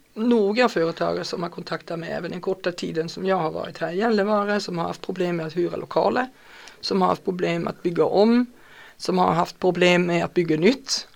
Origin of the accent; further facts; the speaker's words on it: Germany; moved away as an adult; now in Sweden; där man själv är engagerat i politiken här i Sverige som tysk invandrare